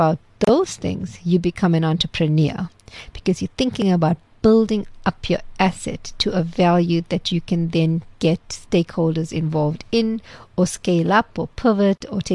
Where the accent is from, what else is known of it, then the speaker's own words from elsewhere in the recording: Chatsworth, KwaZulu-Natal, South Africa; Hey, I grew up many years ago, much older than you guys. So I grew up in Chatsworth.